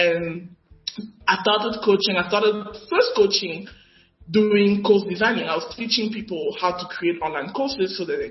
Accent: South Africa; I'm a girl from South Africa. I live in Bellevue, Cape Town.

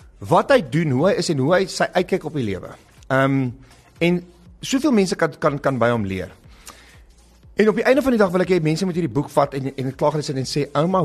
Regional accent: Pretoria, Gauteng, South Africa; En ek's lief vir Pretoria, dis my tuisdorp hierdie.

